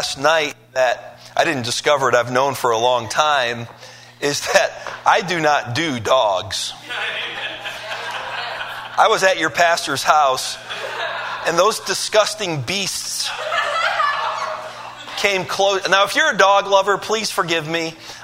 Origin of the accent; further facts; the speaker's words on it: Detroit, Michigan, United States; I'm from Detroit originally. I'm not from the South.